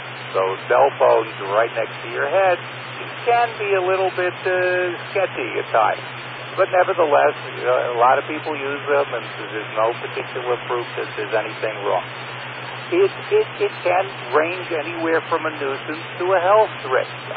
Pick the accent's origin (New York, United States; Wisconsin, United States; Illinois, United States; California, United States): New York, United States; Brooklyn; even though I was brought up in Brooklyn where we're taught not to do such things.